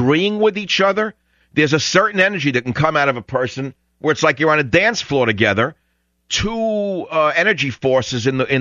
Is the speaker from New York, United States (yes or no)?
yes; New York, United States; I'm from New York, and I could talk all night.